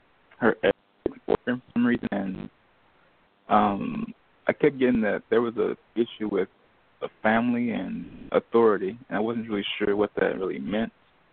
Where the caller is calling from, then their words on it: Houston, Texas, United States; I'm calling from Houston, Texas.